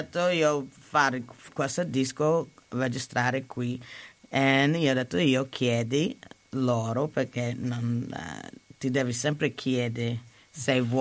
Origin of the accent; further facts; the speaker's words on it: United States; Italian is a second language; Come io sono americana